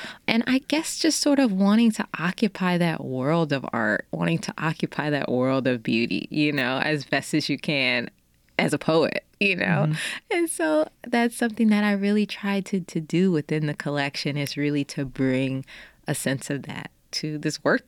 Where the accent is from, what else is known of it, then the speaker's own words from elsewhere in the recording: New Orleans, Louisiana, United States; I grew up in New Orleans. I'm like, I want to see some mountains.